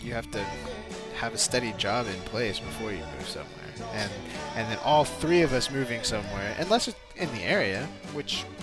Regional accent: Texas, United States; Born and raised a Texan.

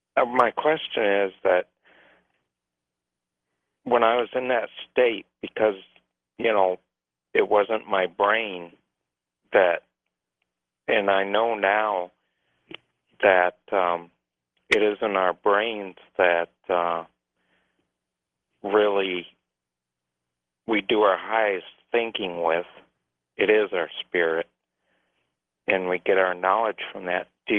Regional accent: Michigan, United States; And, yes, I'm actually a Michigander, too, originally. I'm from Charlevoix County.

